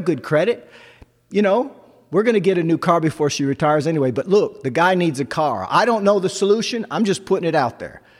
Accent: Garden City, Michigan, United States; it was in Dearborn, where I'm raised from Garden City, just west of Detroit

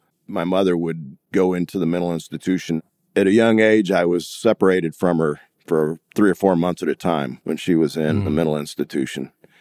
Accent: Tennessee, United States; also born or lived in Missouri / Illinois; My family moved around a lot, so I grew up in Missouri, Illinois, Tennessee. We moved every couple of years, so I don't really have any roots. I claim Tennessee is home

